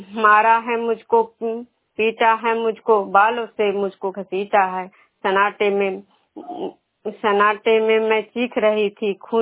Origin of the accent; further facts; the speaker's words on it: Vishnupur, Bihar, India; मैं विष्णुपुर ग्राम खजरा पंचायत नालंदा जिला नगरनसा प्रखंड के निवासी हूँ।